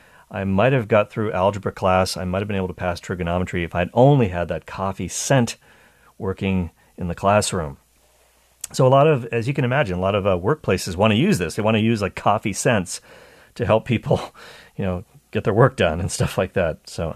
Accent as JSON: {"language": "English", "town": "Toronto", "region": "Ontario", "country": "Canada", "tie": "born or raised there", "said": "my hometown university, the University of Toronto, a major research university, great university"}